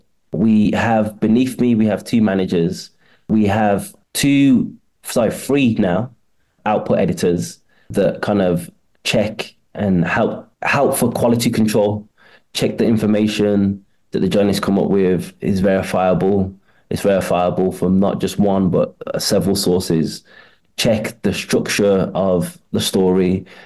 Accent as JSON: {"language": "English", "country": "Sudan", "said": "No, I'm from Sudan."}